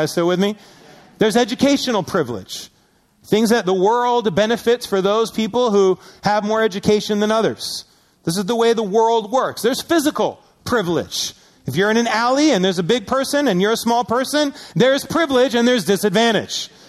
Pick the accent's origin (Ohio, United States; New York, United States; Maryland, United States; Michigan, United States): New York, United States; Syracuse; Now, growing up in Syracuse, I would have been considered a minority at my elementary school.